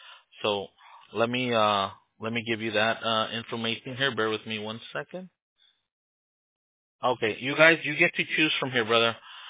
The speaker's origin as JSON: {"language": "English", "town": "Los Angeles", "region": "California", "country": "United States", "tie": "born or raised there", "first_language": "Spanish", "second_language": "English", "said": "I'm fully bilingual. I mean, Spanish was my first language when I grew up. I mean, I was born in Los Angeles, but you know, my primary language definitely was Spanish. But of course, I mean, I born and raised here in the States."}